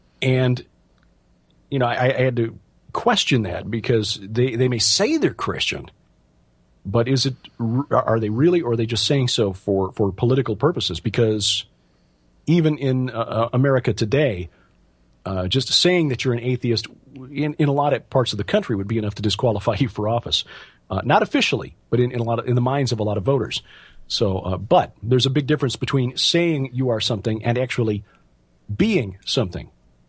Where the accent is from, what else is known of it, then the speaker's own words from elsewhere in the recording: Chicago, Illinois, United States; We get to move to a less expensive state, even though I was born and raised in Illinois, Chicago. It just costs too much to live here. So we're moving to Missouri at the end of this month, end of February